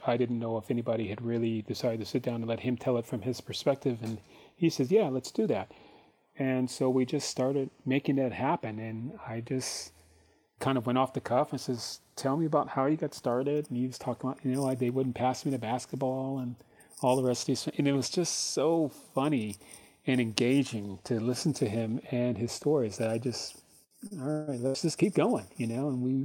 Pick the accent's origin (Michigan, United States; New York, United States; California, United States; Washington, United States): California, United States; San Diego; I grew up in San Diego, California, and I've always loved the ocean.